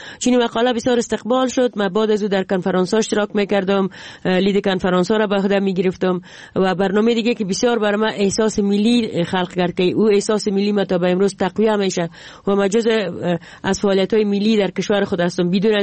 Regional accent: Jowzjan, Afghanistan; ما در یکی از ولایت دوردست افغانستان که ولایت جوزجان بود و اخپدر مامور دولت بود به اونجا بسر میبردیم.

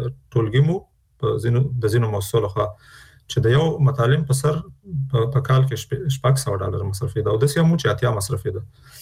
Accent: Afghanistan; لکه د یو افغان په توګه زموږ استاد ټول مکلفیت لرو

